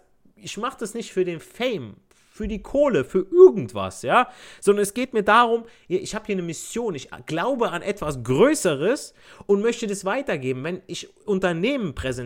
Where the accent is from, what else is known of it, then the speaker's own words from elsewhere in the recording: Italy; ich als Italiener, ich habe mit Türken, mit Albanern und Pakistani groß geworden